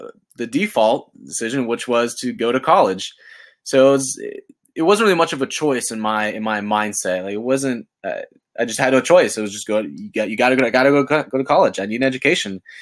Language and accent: English; Florida, United States; I grew up in, growing up in South Florida, I was brought up in the, you know, surf and skateboarding culture